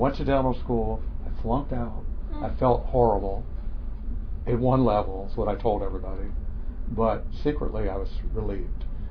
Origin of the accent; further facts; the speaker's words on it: San Francisco, California, United States; Way back when, I grew up in San Francisco. I was going to be a dentist.